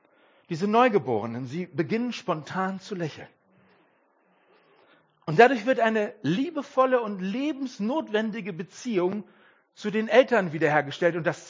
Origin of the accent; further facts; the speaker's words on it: North Rhine-Westphalia, Germany; ich komme aus dem Ruhrpott, Leute.